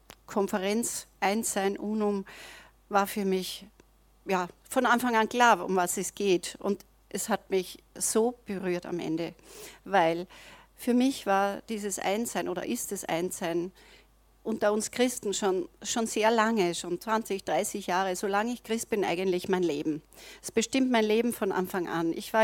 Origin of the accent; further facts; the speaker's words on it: Austria; Ich bin Österreicher, aber auch Deutsche im Herzen.